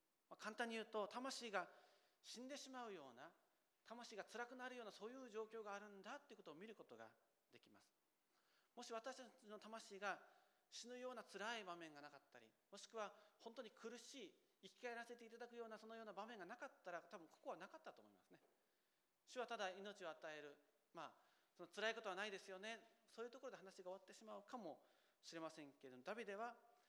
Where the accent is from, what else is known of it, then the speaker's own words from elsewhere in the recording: Kyushu, Japan; 私も九州の出身ですので